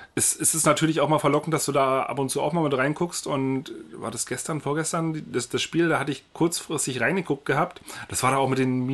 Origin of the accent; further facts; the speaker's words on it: Berlin, Germany